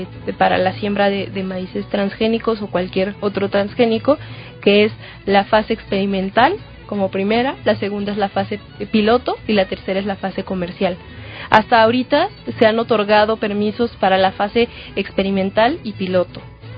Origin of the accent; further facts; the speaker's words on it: Mexico; es una celebración que nos evoca como mexicanos